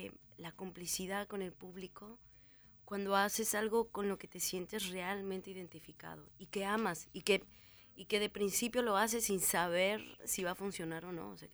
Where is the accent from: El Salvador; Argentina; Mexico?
Mexico; Veracruz; voy a cantar para ustedes una canción que hice justamente para Veracruz, para mi tierra veracruzana